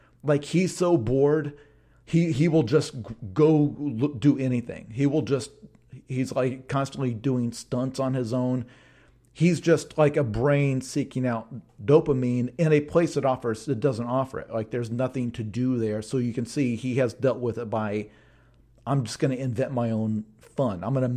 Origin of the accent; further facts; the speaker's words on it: Australia; I grew up in Australia